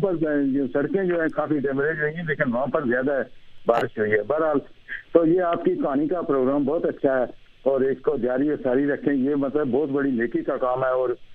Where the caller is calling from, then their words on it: Rawalakot, Azad Kashmir, Pakistan; راولا کوٹ سے, آزاد کشمیر سے.